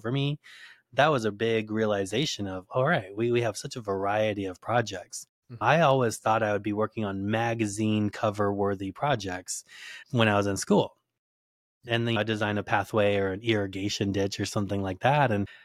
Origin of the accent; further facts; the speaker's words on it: Phoenix, Arizona, United States; So I grew up here in Phoenix and went to Arizona State University.